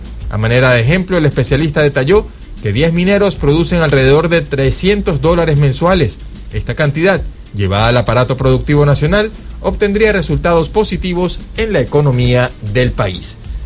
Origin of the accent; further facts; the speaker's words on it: Venezuela; las cosas bonitas que somos como pueblo venezolano